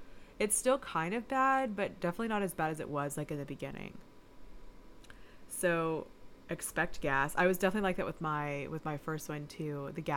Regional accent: Chattanooga, Tennessee, United States; We were traveling to my hometown Chattanooga.

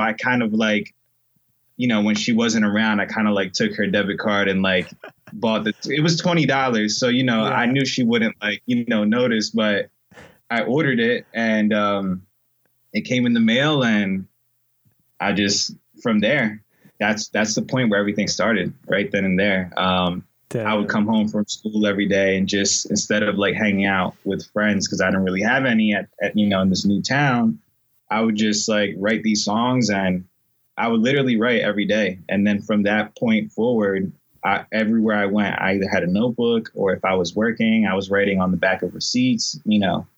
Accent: Puerto Rico; born there; So I was born in Puerto Rico. I'm half Puerto Rican and half Dominican. I'm 28 now.

